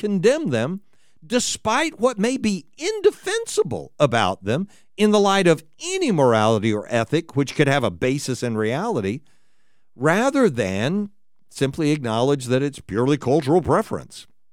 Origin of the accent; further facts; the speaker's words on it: United States; I am a Christian, and I am an American